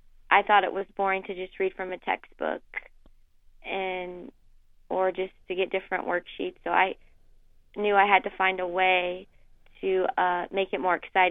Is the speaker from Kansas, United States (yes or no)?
yes; Topeka, Kansas, United States; I'm from Topeka. I graduated from Hayden High School. And then I graduated from Washburn University.